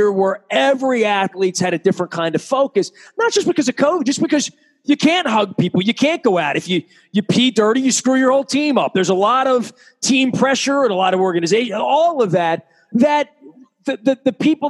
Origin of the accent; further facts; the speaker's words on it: United States; I like going across the border, which is something as an American we can't do right now, which is freaky.